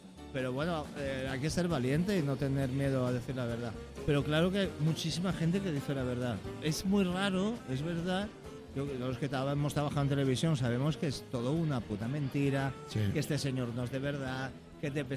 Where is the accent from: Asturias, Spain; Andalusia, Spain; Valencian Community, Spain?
Valencian Community, Spain; padre es gallego de Lugo y me tira mucho, muchísimo más Galicia que muchas más comunidades, pero soy profundamente valenciano, claro.